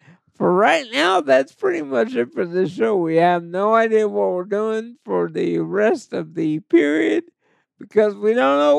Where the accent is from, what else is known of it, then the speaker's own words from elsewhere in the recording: the South, United States; For both of us, because we're both from the South.